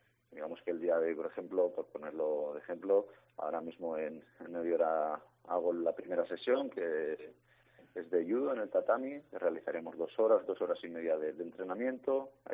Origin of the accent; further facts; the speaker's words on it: Sangüesa, Navarre, Spain; empecé en mi pueblo, en Sangüesa. Y ya luego más tarde, cuando ya me lo quise tomar más en serio, subí hacia Pamplona